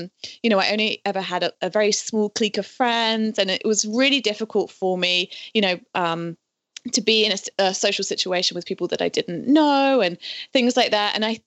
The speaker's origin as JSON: {"language": "English", "country": "United Kingdom", "said": "obviously I'm not in my home country. I'm not from here. And people always ask this. All of my friends, you know, my lifelong friends and family, all of them are back in the UK"}